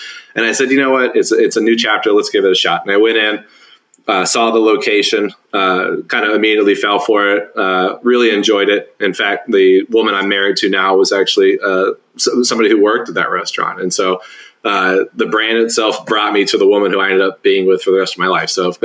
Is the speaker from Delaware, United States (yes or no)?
no; Tampa, Florida, United States; hey, Melting Pot, I'm from Tampa, Florida originally. The headquarters are right here.